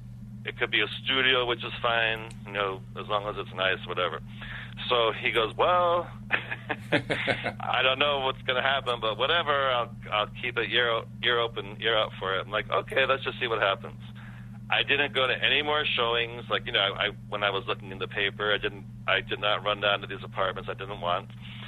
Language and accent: English; East Coast, United States; And then at some point I moved back east because I'm from the East Coast and I wanted to come back.